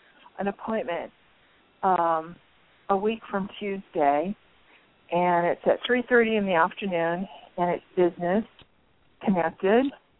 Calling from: Arizona, United States

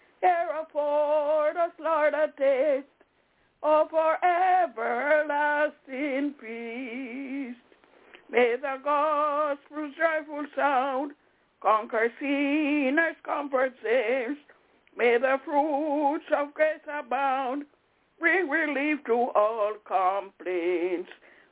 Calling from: Albany, New York, United States; I'm calling from Albany.

